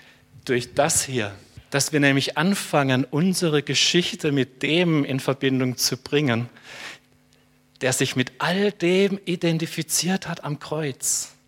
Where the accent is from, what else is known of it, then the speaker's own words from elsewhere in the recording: Germany; weil ich dachte, ich bin Deutscher und ich sitze hier.